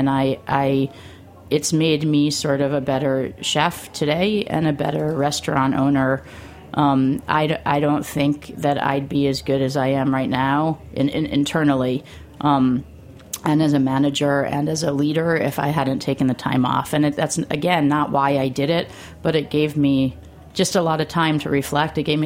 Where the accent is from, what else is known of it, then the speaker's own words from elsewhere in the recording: New Haven, Connecticut, United States; I grew up in New Haven, Connecticut, and it's a very Italian-American community there.